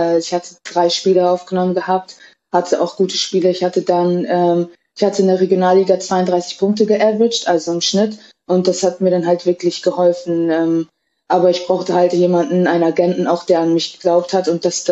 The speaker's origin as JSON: {"language": "German", "town": "Cuxhaven", "region": "Lower Saxony", "country": "Germany", "tie": "born there", "said": "Ich bin in Cuxhaven geboren, habe auch dort angefangen zu spielen"}